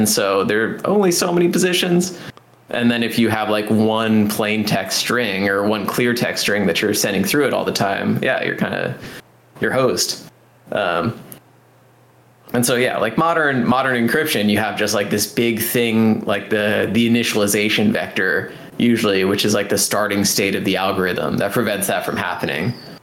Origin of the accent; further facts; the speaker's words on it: New Jersey, United States; also born or lived in Virginia; I grew up in New Jersey. Okay. And then went to college in Virginia.